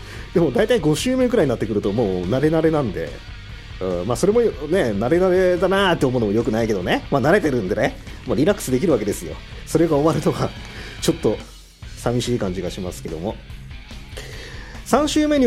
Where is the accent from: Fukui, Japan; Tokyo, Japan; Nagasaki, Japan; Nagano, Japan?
Nagasaki, Japan; 僕の地元長崎ソングとかもまた作ってほしいな